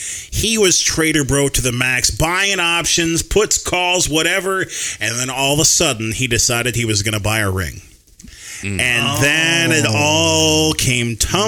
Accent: Minneapolis, Minnesota, United States; When I was growing up in Minneapolis, when you turned 18, you can go to the casino.

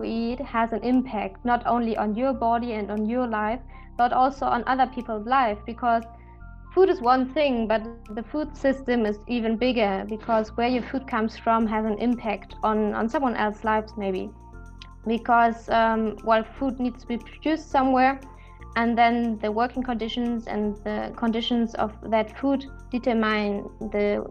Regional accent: Germany; English is a second language; I'm from Germany and I grew up in a German situation.

